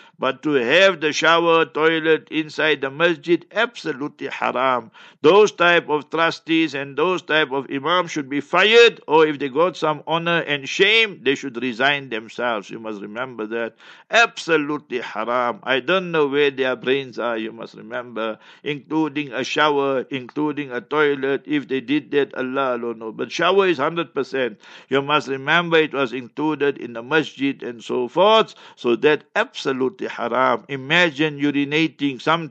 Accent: Heidelberg, South Africa; And if you know Heidelberg, my hometown where I was born and bred, there's a river there.

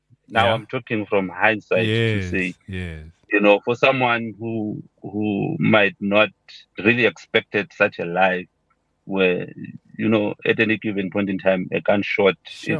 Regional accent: Durban, KwaZulu-Natal, South Africa; that Zulu part of me. So, I am from Durban.

